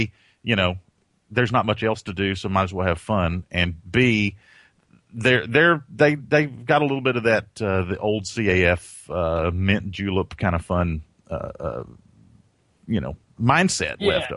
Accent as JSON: {"language": "English", "town": "Lubbock", "region": "Texas", "country": "United States", "said": "I'm from Lubbock, so I understand that part of the world"}